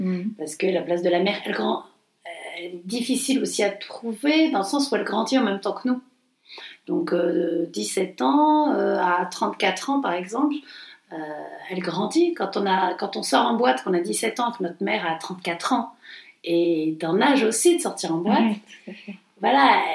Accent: Montpellier, Occitanie, France; parce qu'on est provinciales, on est de Montpellier

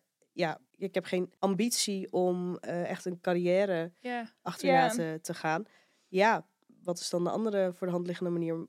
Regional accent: Aalden, Drenthe, Netherlands; Nee, ik kom uit Aalden. Dat is echt een mini-dorp in Zuidoost-Drenthe. Dat ligt bij Emmen.

